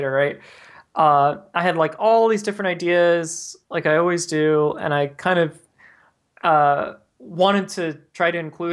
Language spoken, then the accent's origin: English; Tampa Bay, Florida, United States; Like I grew up in Tampa Bay area.